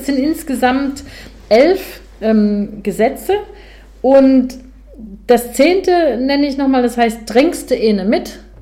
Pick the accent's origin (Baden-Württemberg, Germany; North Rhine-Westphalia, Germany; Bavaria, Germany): Baden-Württemberg, Germany; ich komme ja eigentlich aus Schwaben.